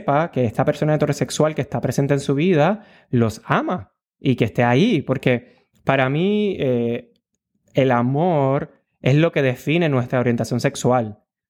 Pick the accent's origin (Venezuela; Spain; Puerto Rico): Puerto Rico; soy boricua, puertorriqueño, soy acuariano